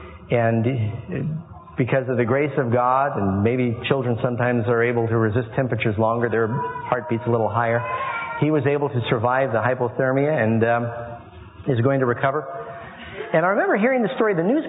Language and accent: English; Miami, Florida, United States; We grew up in Miami, and a lot of my classmates were some of these Cuban kids who had immigrated